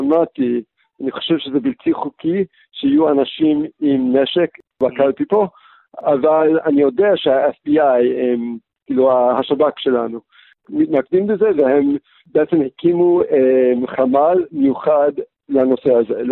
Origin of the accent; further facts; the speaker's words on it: United States; אני מרגיש פתוח בארצות הברית, אני אמריקאי, אני גאה להיות אמריקאי